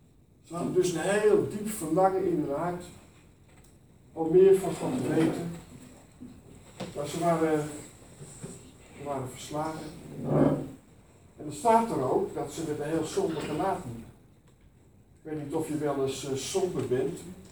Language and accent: Dutch; Gelderland, Netherlands; Ik moet zeggen, ik kom van de Veluwe.